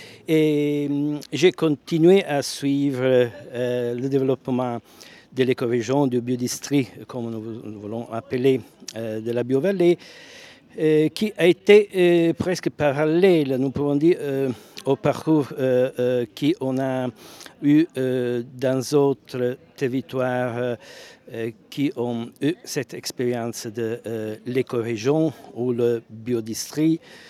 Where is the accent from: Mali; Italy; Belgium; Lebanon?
Italy; French is a second language; je viens de l'Italie et c'est la deuxième fois que je viens ici dans la Biovallée.